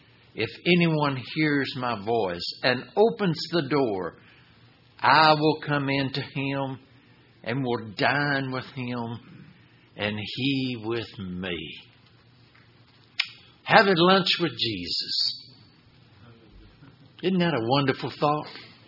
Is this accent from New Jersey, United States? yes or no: no; Midland, Texas, United States; I was raised in Midland, Texas.